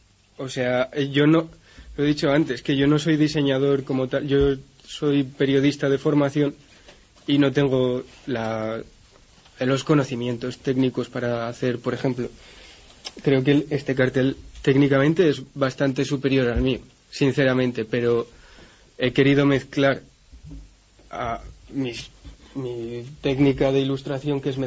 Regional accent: Tudela, Navarre, Spain; also born or lived in Sevilla; Soy de aquí, de Tudela.

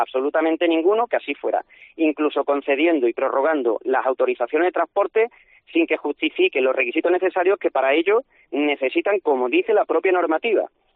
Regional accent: Andalusia, Spain; no solo como taxista, sino como andaluz

